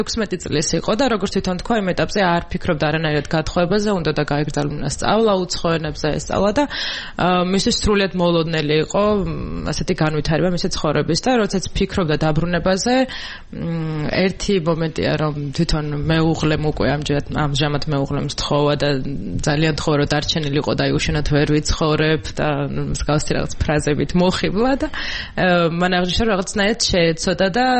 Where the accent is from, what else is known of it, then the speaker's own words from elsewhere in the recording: Imereti, Georgia; მე თვითონ იმერეთიდან ვარ და ხშირად მეწოდა ხოლმე ეგ სოფელში სასვლა, ორი სოფელი მაქვს